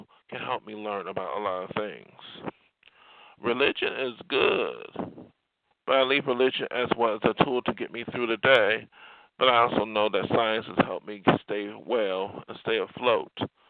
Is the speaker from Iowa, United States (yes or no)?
no; New York, United States; I come from New York State. Yes, I think a lot of people there, to a degree, are progressive.